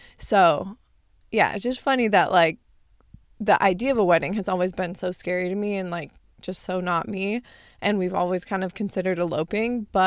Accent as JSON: {"language": "English", "region": "Arizona", "country": "United States", "tie": "born or raised there", "said": "even growing up in Arizona, like, it would at least be 6 o'clock when the sun would set."}